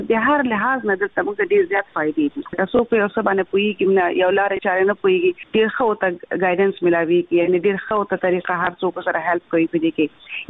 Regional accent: Kunar, Afghanistan; now in Pakistan; او زه د افغانستان د کونړ یم.

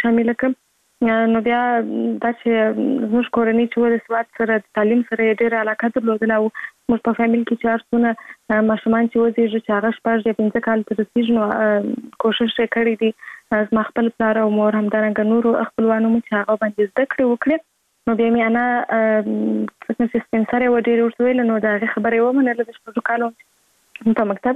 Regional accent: Kandahar, Afghanistan; born there

